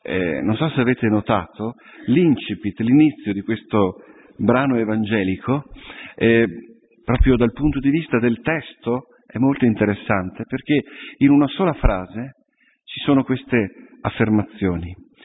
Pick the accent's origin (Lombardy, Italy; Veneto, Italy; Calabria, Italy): Veneto, Italy; io sono veneto di origine